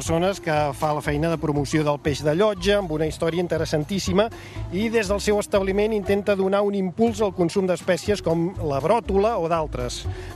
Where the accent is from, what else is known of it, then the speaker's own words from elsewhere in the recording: Cardedeu, Catalonia, Spain; que sóc de Cardedeu